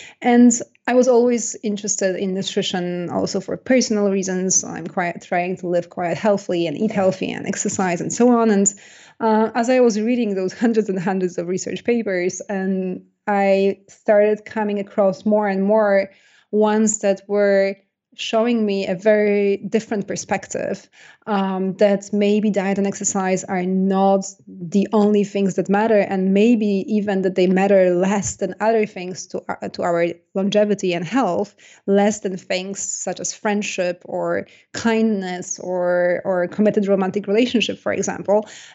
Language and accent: English; Poland; accent: Polish; first language Polish; English is a second language; as you can probably hear, I have an accent. In case you're wondering, it's a Polish accent. I was born in Poland, and I grew up in Poland. I studied law in Poland, and I started as a journalist in Poland. So I only started speaking English really in my 20s